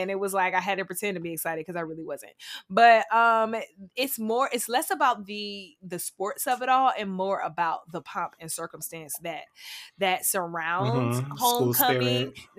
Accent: Atlanta, Georgia, United States; Like, homecoming, where I'm from Atlanta, Georgia, you guys. I'm from the suburbs. I went to a school in Metro Atlanta.

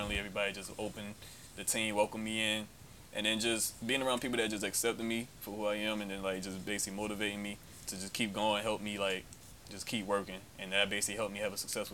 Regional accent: New Jersey, United States; So, like I said, I'm being from North New Jersey. I come from up north.

